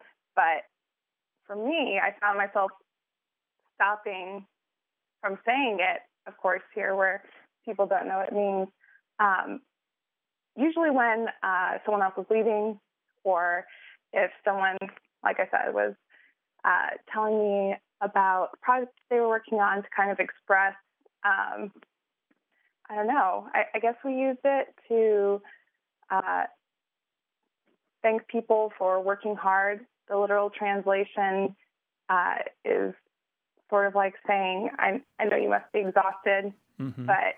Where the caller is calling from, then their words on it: Jackson, Mississippi, United States; I'm calling from Jackson, Mississippi.